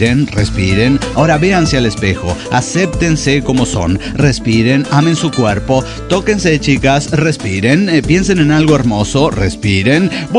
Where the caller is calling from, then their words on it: Córdoba, Argentina; Hola, ¿cómo están, amigos?